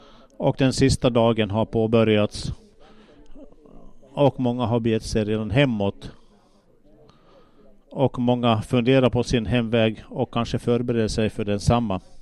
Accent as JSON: {"language": "Swedish", "town": "Äänekoski", "region": "Central Finland", "country": "Finland", "tie": "born or raised there", "said": "så ordnar vi nästa sommarmöten där i min hemtrakt i Äänekoski"}